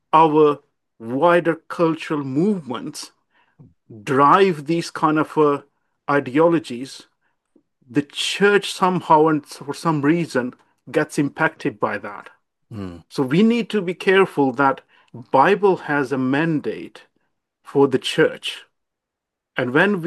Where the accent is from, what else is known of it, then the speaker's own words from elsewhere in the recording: South East England, United Kingdom; So I'm from my home counties.